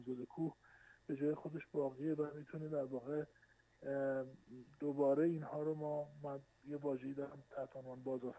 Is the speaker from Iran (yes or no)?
yes; Hamadan, Iran; در شهر همدان وجود داره و من تمام دوران کودکیم رو با خاطراتش گذروندم